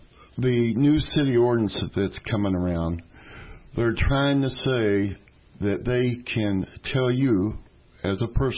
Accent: United States; I'm an American. This is my American right

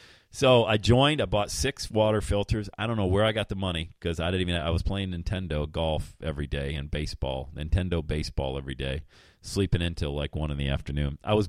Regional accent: Bradford, Pennsylvania, United States; Carla's from my hometown, Bradford, PA, and she lived in North Buffalo off Linden Avenue.

